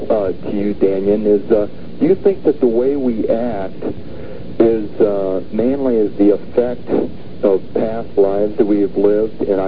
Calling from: Ohio, United States; I'm calling from Ohio.

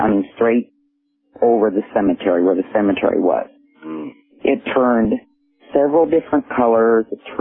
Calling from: Omaha, Nebraska, United States; I'm calling from Omaha, Nebraska.

